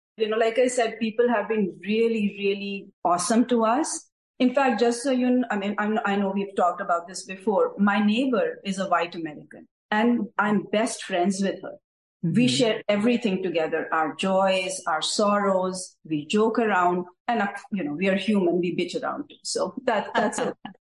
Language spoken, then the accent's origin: English; India; now in United States; proud Indian as well. So I do make an effort to, you know, Indianize or let the Americans know that I am Indian and I have my Indian beliefs.